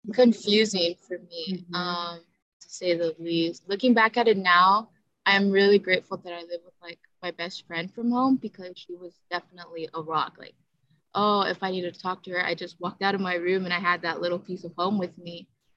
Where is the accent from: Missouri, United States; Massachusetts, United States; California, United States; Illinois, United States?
California, United States; Bakersfield; I'm in Riverville, and I'm from Bakersfield. So I went home for the break.